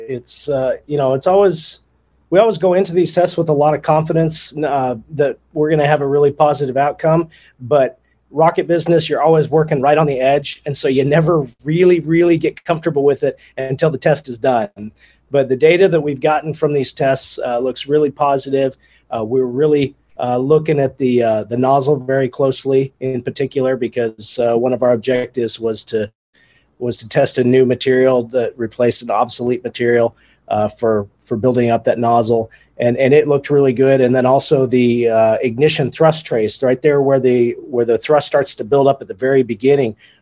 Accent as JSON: {"language": "English", "region": "Utah", "country": "United States", "tie": "born or raised there", "said": "I grew up in Utah"}